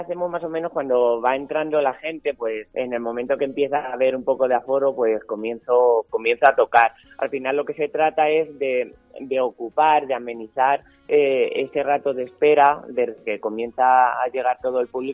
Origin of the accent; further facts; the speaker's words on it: Villaminaya, Castilla-La Mancha, Spain; estaba tocando las fiestas de mi pueblo, en Villaminaya